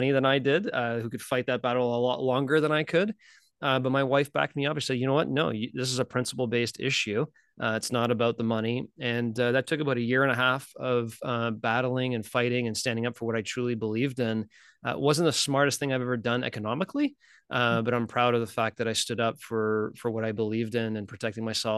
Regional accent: Ontario, Canada; but as a Canadian, I was going to school in the US

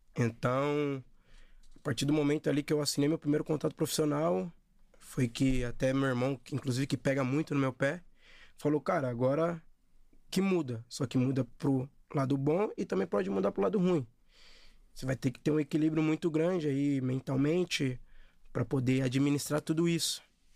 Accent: Osasco, São Paulo, Brazil; E morávamos em Osasco. Crescemos ali em Osasco e hoje, graças a Deus, tenho uma condição melhor. Pude mudar

